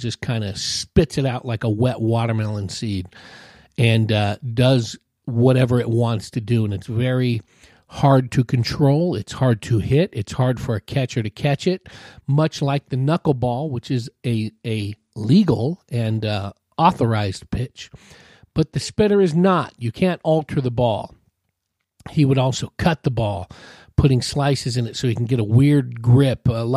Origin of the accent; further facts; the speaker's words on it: Hayward, California, United States; eight, 10-year-old kid growing up in Hayward, California, going to Palmacia Elementary School